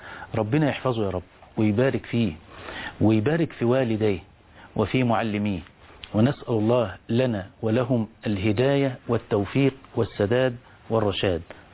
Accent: Egypt; اللهم اجعل بلدنا مصر واحة للأمن والأمان

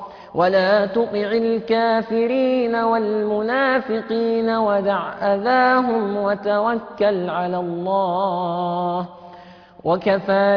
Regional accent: Qena Governorate, Egypt; من محافظة قنا

